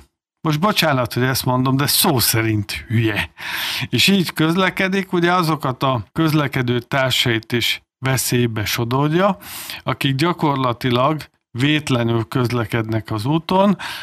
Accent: Tatabánya, Komárom-Esztergom, Hungary; born there; én Tatabányán születtem, élek, ugye ez innen egy 200 kilométerre lévő város

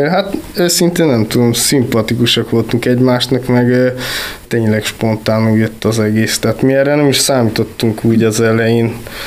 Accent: Târgu Mureș, Mureș County, Romania; moved away as an adult; now in Kiskunhalas, Hungary; Hát én Marosvásárhelyről jöttem, ott is születtem, meg ott végeztem el az egyetemet.

